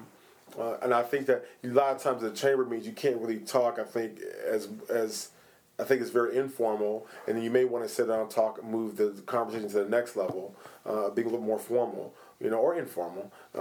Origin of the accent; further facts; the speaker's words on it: Pittsburgh, Pennsylvania, United States; also born or lived in Phoenix; I'm originally from Pittsburgh, where I was taught at the Pittsburgh Public Schools, and then moved to Phoenix